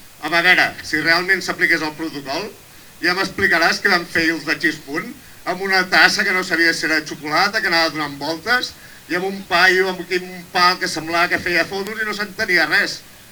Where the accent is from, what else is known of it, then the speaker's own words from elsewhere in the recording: Sitges, Catalonia, Spain; sóc de Sitges de tota la vida.